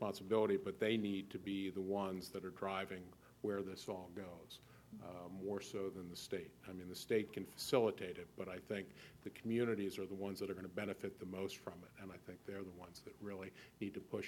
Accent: Delaware, United States; I grew up in Delaware. I've gone to the beaches all my life.

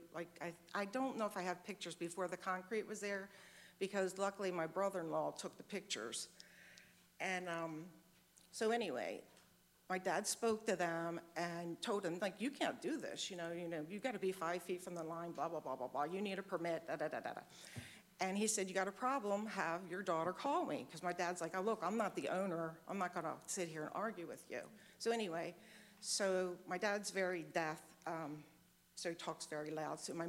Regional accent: Missouri, United States; Okay, so I know you know I'm from Missouri, but I own the house right next to Sandy

